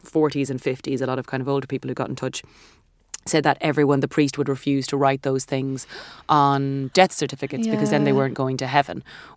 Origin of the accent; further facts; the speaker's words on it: Ireland; this is growing up in Catholic Ireland